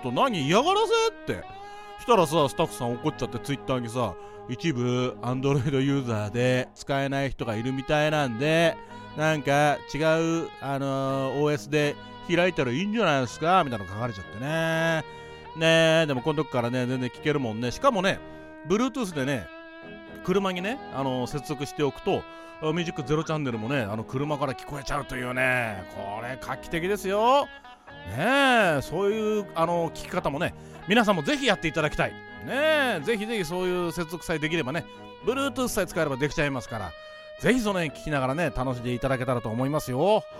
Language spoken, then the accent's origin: Japanese; Ibaraki, Japan; accent: Ibaraki; 蚊がは、なまってるな、茨城だな、おいら。